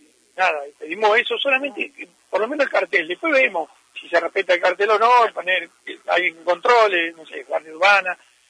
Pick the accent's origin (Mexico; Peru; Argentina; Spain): Argentina; ¿Cómo somos los argentinos?